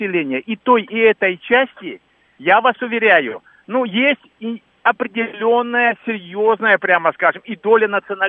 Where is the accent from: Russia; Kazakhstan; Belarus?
Kazakhstan; born there; Родился в Казахстане, учился в Питере, работал в Грозном и так далее.